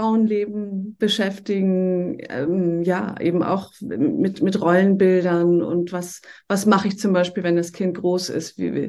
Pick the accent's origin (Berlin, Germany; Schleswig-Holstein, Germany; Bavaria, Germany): Schleswig-Holstein, Germany; So ganz grobe Richtung zwischen Flensburg und Schleswig, das sind vielleicht Städte, die man kennt. Und genau, da bin ich aufgewachsen, in einem Drei-Generationen-Haushalt mit also Eltern, Bruder und Oma. Und bin dann weggegangen nach dem Abi zum Studieren, erst ins Ausland und dann nach Hamburg